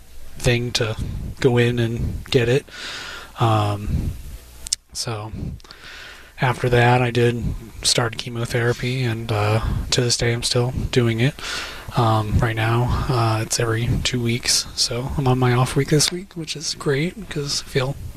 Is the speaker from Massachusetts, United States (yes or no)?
yes; Bellingham, Massachusetts, United States; I'm from the Bellingham area, so it's very close.